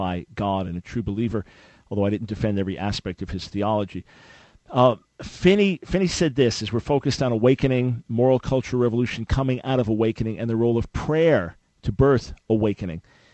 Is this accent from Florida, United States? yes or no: no; New York, United States; now in Charlotte, United States; I live in Charlotte, North Carolina, anything going there, I'm from New York